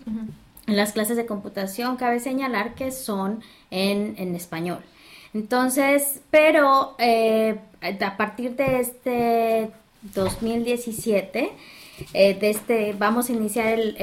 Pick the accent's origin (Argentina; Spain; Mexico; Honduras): Mexico; los que somos de México que traemos la credencial de lector